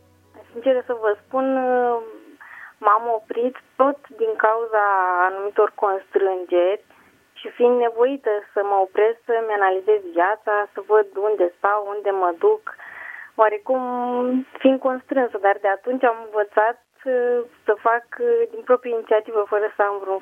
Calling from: Bacău, Bacău County, Romania; din Bacău.

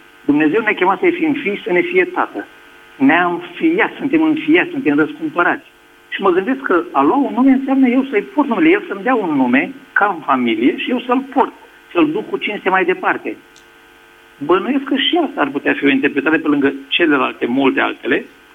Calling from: Switzerland; vă sunt din Elveția.

